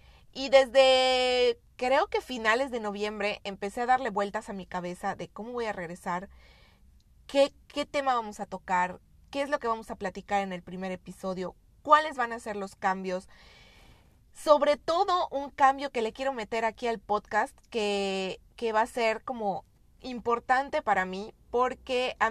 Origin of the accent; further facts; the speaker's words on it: Yucatán, Mexico; vivo en Yucatán, o sea que soy una yucateca orgullosa por si me escuchan hablar con alguna palabra extraña o con algún acento raro.